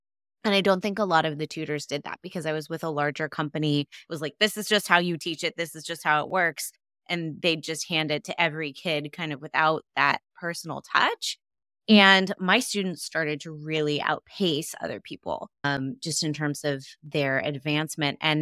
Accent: California, United States; and I was from California. And so after I graduated, I went back

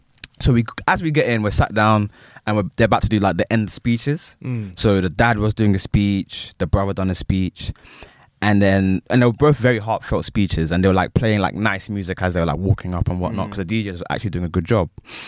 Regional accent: Hayes, London, United Kingdom; I had to represent. I'm from Hayes. I have to represent.

